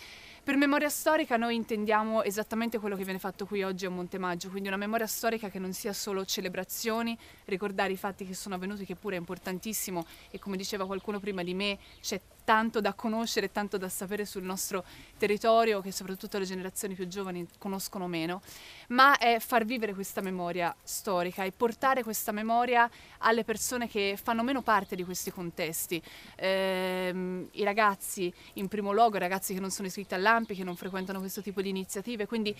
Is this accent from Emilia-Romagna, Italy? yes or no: no; Florence, Tuscany, Italy; vengo da Firenze anche io, sono una giornalista